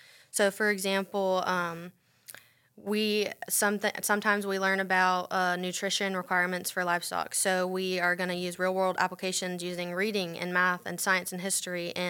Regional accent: Sebring, Florida, United States; So I'm from Sebring, Florida. It's about 3.5 hours south. I grew up in FFA showing livestock, and that's where my passion for agriculture really sparked.

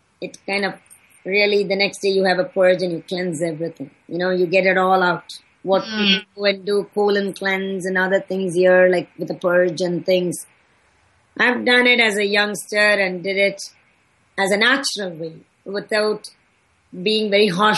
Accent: India; I, being growing up in India

